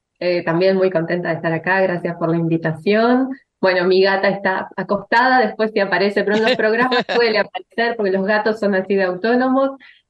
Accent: Rosario, Santa Fe, Argentina; Yo estoy en Rosario, yo soy de Rosario.

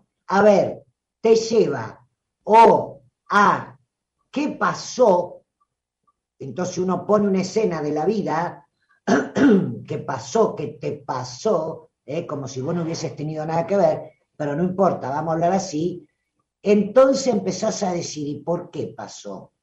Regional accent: Olavarría, Buenos Aires Province, Argentina; como se decía en Olavarría, mi pueblo natal, estamos más perdidos que turco en la neblina

